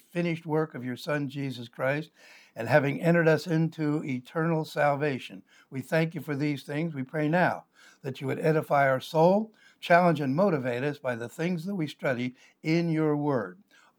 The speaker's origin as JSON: {"language": "English", "region": "Pennsylvania", "country": "United States", "said": "You see, I'm from Pennsylvania, and I graduated Penn State University for my undergraduate."}